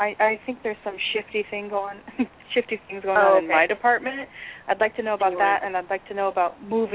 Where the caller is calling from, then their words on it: Orlando, Florida, United States; I'm calling from Florida.